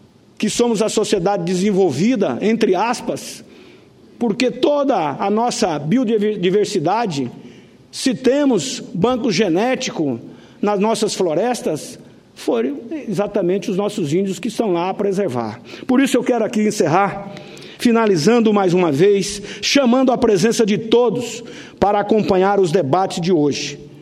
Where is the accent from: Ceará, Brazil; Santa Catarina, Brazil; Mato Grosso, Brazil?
Mato Grosso, Brazil; lá no meu estado, no Mato Grosso